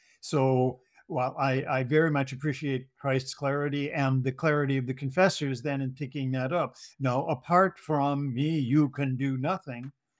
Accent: California, United States; And I grew up in California. Nobody's going to dictate to me.

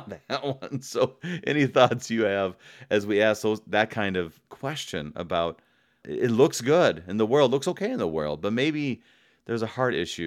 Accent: United States; Ooh, I'm an American. I like freedom.

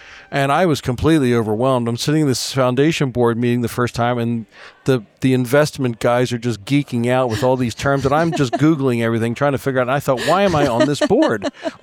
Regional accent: Baltimore, Maryland, United States; Home, I was born and bred in Balmer, Maryland. For the rest of you, that's Baltimore, Maryland.

